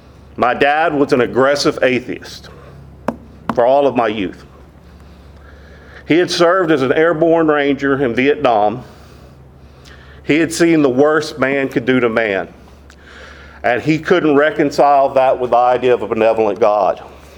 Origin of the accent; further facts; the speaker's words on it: Texas, United States; now in Ville Platte, United States; I'm a transplant from Texas, been here 23 years.